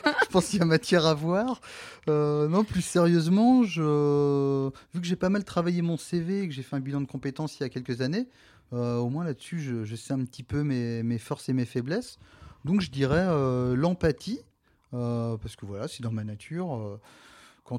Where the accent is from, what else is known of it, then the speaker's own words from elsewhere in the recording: Thouars, Nouvelle-Aquitaine, France; la ville où j'ai grandi, Thouars dans les Deux-Sèvres.